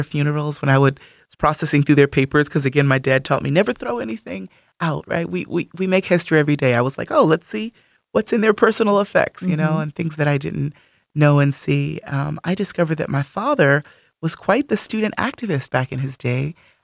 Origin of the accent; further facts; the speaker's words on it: New York, United States; So I'm from a relatively small family. It was just me, my mom, and my dad growing up in New York.